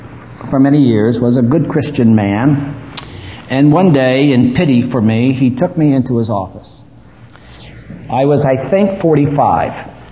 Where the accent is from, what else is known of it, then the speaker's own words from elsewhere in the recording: New Jersey, United States; I was raised in New Jersey. New Jersey is not the end of the world, but you can see it from there. And my dad was a poor dirt farmer.